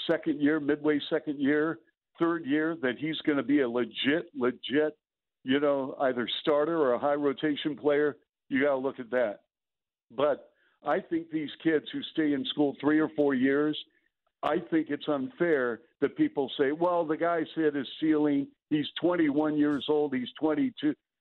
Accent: Seattle, Washington, United States; the fact he's from my hometown in Seattle doesn't hurt.

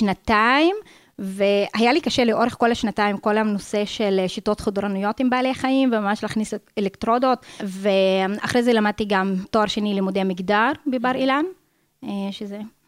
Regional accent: Kafr Qara, Haifa District, Israel; בכפר קרה, בוואדי ערה. יש לי עוד 5 אחים וחיות, אנחנו 6 במשפחה, ואני באמצע, השלישית.

